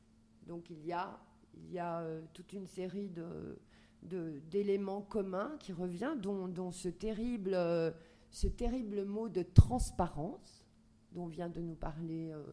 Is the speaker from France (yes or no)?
yes; France; je suis française